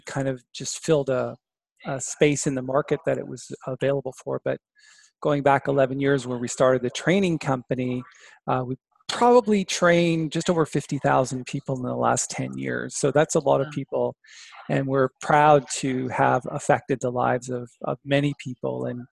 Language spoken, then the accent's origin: English; Brantford, Ontario, Canada; I grew up in Brantford, Ontario with Wayne Gretzky.